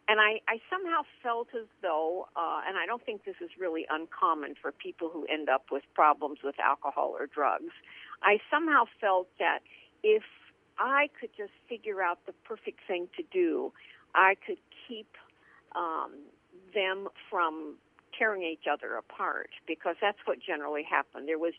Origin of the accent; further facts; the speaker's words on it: Lafayette, Indiana, United States; born there; I was born in Indiana, Lafayette, Indiana. And I was the third child in a family of four children